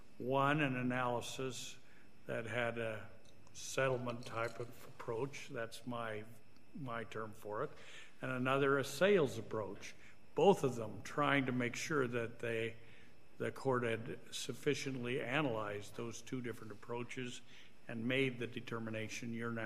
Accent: Idaho, United States; I don't know how to say that because I'm from Idaho

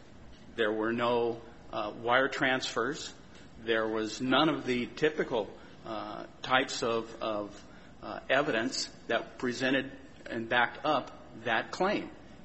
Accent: Montana, United States; I'm from Montana, a private practice attorney, CJA panel member.

